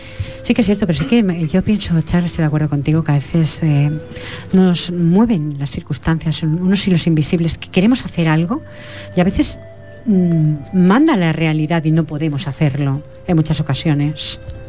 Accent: Barcelona, Catalonia, Spain; born there; como catalana nacida en Barcelona

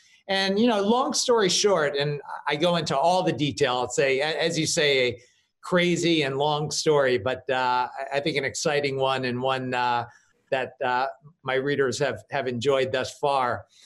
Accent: New York, United States; I grew up in Dutchess County, New York

